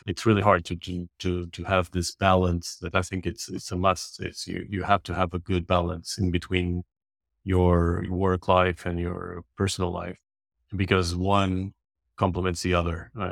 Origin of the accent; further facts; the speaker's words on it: Madeira, Portugal; moved away as an adult; now in Lisbon, Portugal; I'm originally from Madeira Island. I started sailing. I was 9 years old, so quite young. And then when I was 18, I moved to the mainland to study engineering here in Lisbon.